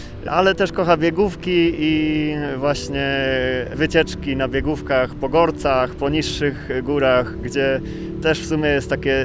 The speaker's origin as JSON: {"language": "Polish", "town": "Nowy Targ", "region": "Lesser Poland", "country": "Poland", "tie": "born or raised there", "said": "wychowałem się w miasteczku w górach w Nowym Targu i obcowałem z tą zimą przez w sumie pół roku, co roku"}